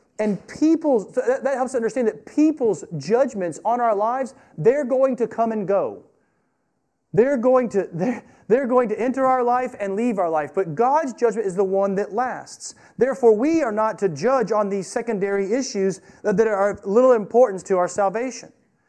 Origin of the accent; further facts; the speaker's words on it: the South, United States; I'm from the South. Do you know what's forbidden among Christians in the South?